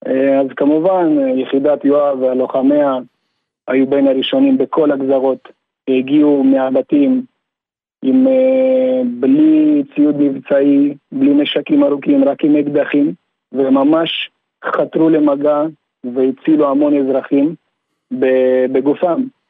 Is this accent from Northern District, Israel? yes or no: no; Kiryat Gat, Southern District, Israel; אני מקריית גת.